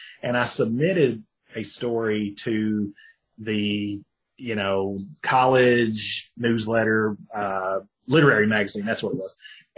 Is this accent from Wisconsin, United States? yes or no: no; Tennessee, United States; Hey, I'm from Tennessee, man.